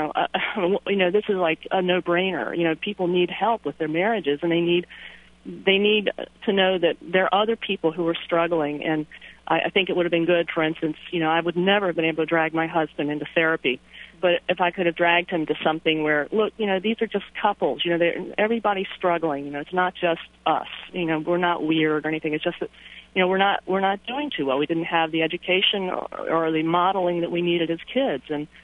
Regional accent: North Carolina, United States; Yes, I am from Mania, North Carolina

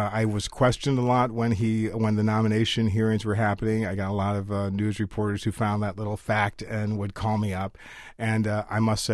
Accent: Chicago, Illinois, United States; And I didn't know from Stephen Sondheim growing up in Chicago

